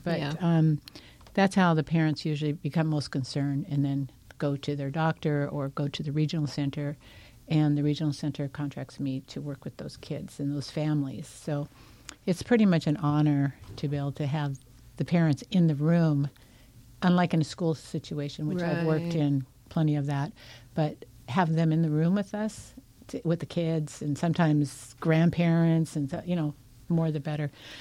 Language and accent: English; California, United States; also born or lived in Glendale, California; I was born in Glendale, California. Mm-hmm. Raised in pretty much the San Fernando Valley. So I was one of the true Valley girls.